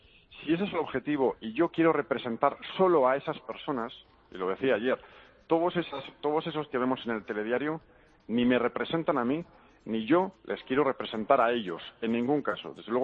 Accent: Basque Country, Spain; vemos mi tierra, mi querida Euskadi

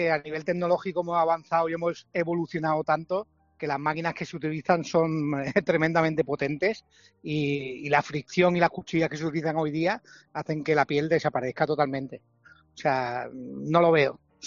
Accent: Marbella, Andalusia, Spain; yo nací en Marbella, Andalucía. O sea, al final es un sitio donde el gazpacho me he criado, básicamente con él.

